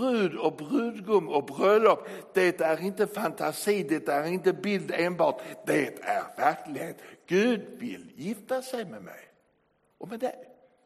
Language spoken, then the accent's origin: Swedish; Skåne, Sweden; mina hemtrakter i södra Sverige, i Skåne